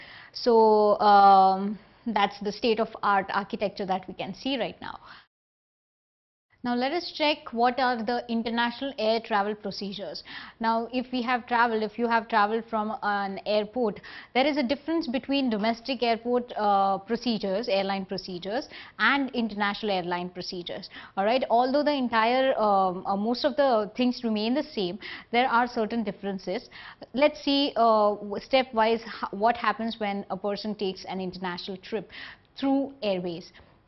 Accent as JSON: {"language": "English", "country": "India", "said": "So if I as an Indian want to go to a country like USA, the sets of rules for an Indian to visit USA would be different."}